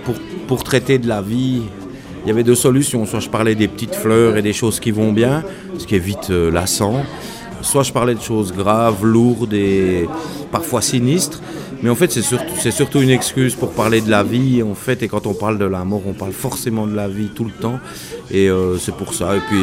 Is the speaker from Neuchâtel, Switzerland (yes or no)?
no; Saint-Ursanne, Jura, Switzerland; Donc, j'y ai passé effectivement toute ma jeunesse dans un bistrot.